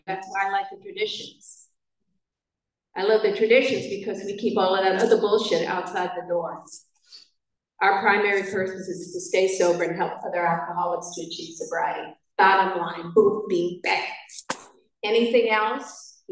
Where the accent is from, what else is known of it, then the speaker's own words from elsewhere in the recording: New York City, New York, United States; now in California, United States; And I'm from New York, born and raised in Harlem.